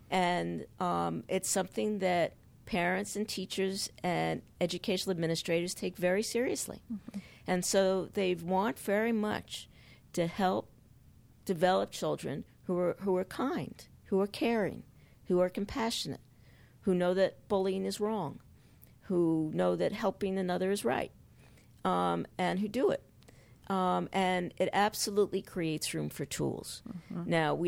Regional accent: United States; Right, I'm American.

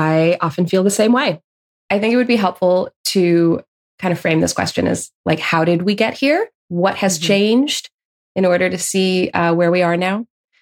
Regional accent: Los Angeles, California, United States; I'm from Los Angeles. I grew up surrounded by the industry.

